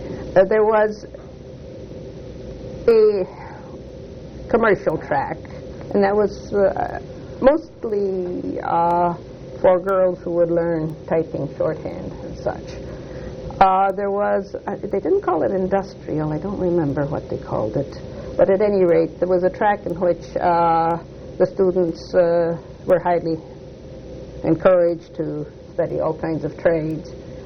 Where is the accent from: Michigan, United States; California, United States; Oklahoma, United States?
Michigan, United States; Detroit; born there; Well, I was born in Detroit, Michigan.